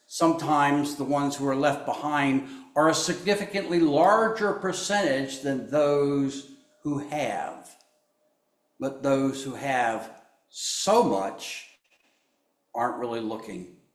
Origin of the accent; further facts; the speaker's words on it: the South, United States; yeah, I know I'm from the South.